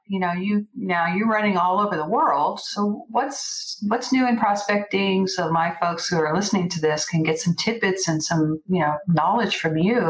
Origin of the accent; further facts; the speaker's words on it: Los Angeles, California, United States; They moved back to my hometown.